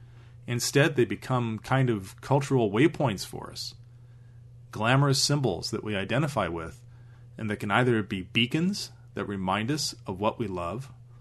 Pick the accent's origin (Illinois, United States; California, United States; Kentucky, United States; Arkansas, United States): California, United States; Los Angeles; Now, I've never been struck by fame. I grew up in Los Angeles.